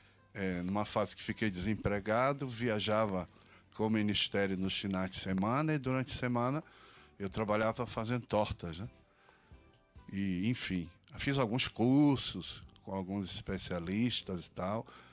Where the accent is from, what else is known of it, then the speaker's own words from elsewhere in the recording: Northeast Region, Brazil; eu sou nordestino roxo. Não eu amo o Brasil, mas assim, eu sou nordestino roxo e a gente é ensinado a amar cada torrão da nossa terra.